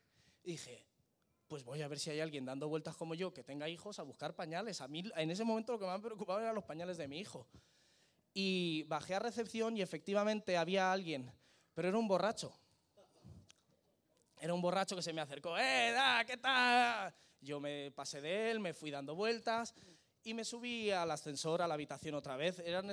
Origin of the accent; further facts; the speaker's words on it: Spain; Yo en el mostrador, como buen español, me enfadé.